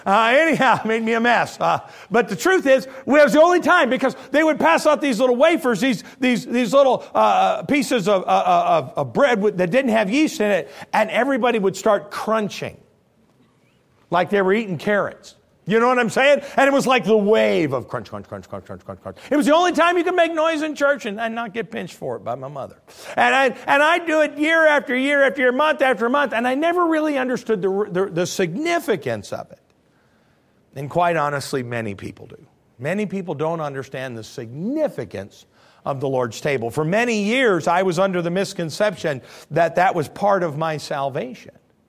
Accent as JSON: {"language": "English", "town": "Granville", "region": "Illinois", "country": "United States", "tie": "born or raised there", "second_language": "English", "said": "I was raised at the First Methodist Church of Granville, Illinois"}